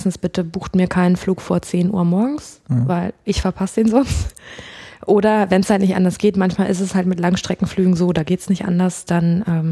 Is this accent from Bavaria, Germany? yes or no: no; North Rhine-Westphalia, Germany; ich bin am Niederrhein aufgewachsen, es ist nicht so weit vom Ruhrgebiet, deswegen ist so dieses Ruhr-Naturell schon so ein bisschen in mir drin.